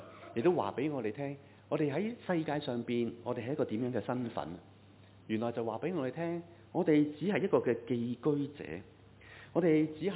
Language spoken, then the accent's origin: Cantonese; Hong Kong; 我们香港人很喜欢去旅行，是不是？